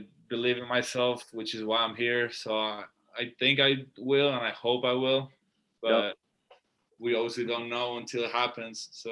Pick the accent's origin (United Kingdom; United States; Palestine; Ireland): Ireland; I'm from Ireland, and we eat steaks all the time.